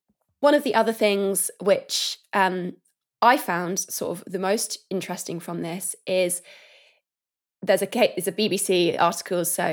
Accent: South West England, United Kingdom; Oh, I'm from Cornwall.

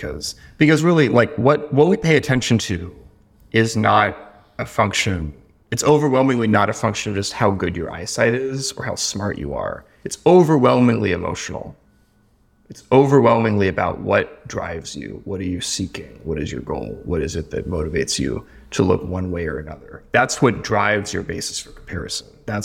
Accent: Appalachia, United States; But there's a story where I grew up in Appalachia about the fence post turtle

